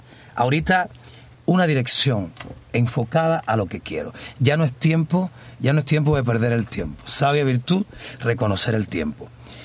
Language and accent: Spanish; Cuba; Tú sabes que yo soy muy cubano.